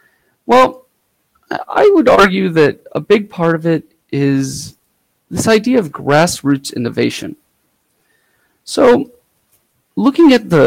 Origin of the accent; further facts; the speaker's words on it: Seattle, Washington, United States; So I'm from Seattle, and I'm co-organizer of SGL, the Seattle GNU Linux Conference.